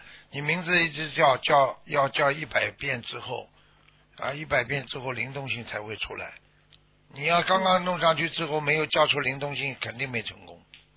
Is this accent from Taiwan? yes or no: no; China; 我们中国人啊过那个春节过大年了